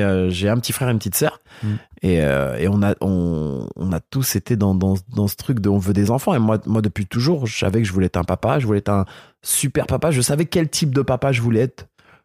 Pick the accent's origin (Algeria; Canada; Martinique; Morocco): Morocco; je suis marocain